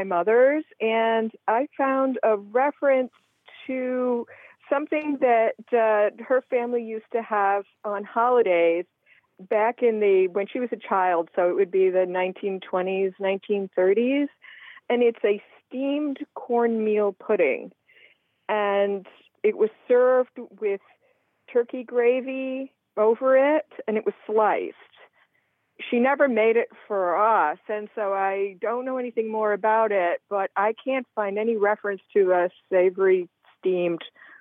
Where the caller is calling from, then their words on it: Oak Bluffs, Massachusetts, United States; Oak Bluffs, Massachusetts.